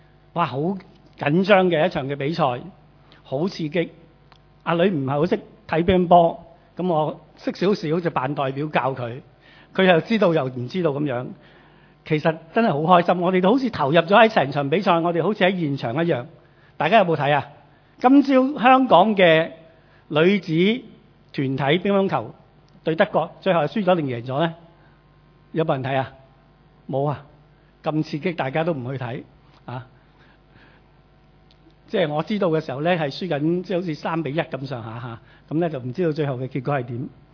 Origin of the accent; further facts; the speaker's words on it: Guangdong, China; 我们广东人的讲法就是很远的意思